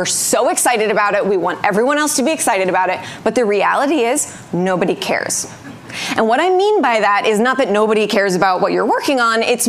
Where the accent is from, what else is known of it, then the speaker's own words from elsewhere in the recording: Pasadena, California, United States; I grew up here in Pasadena, born and bred. I went to Mayfield Senior. I went to Chandler School, where I was yesterday, living out my memories of awkwardness, but very dramatic nonetheless.